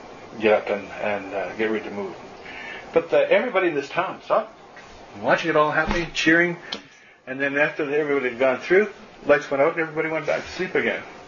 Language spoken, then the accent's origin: English; Canada; Hey, we're from Canada. How do you like us so far?